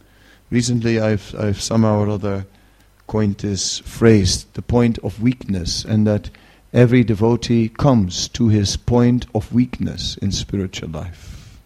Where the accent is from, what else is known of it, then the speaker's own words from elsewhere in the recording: Netherlands; You know, I'm from the Netherlands, and in the Netherlands it is totally flat and a lot of land below sea level